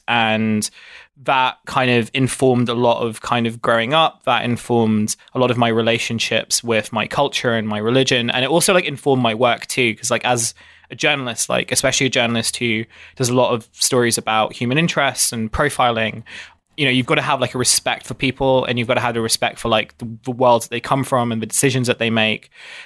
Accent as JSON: {"language": "English", "town": "Dartford", "region": "South East England", "country": "United Kingdom", "tie": "born or raised there", "said": "I did most of my growing up in Kent. I grew up in an area near Dartford in Kent, which is kind of known. Dartford is this town that's like known by the bridge by which people leave it. And it's kind of one of these commuter towns that exists just outside of London."}